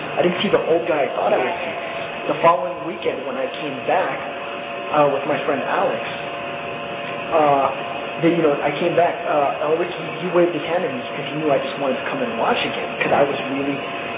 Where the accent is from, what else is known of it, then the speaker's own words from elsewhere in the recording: Philippines; around that time is when I really started learning to be proud about, you know, growing up, you know, being a Filipino.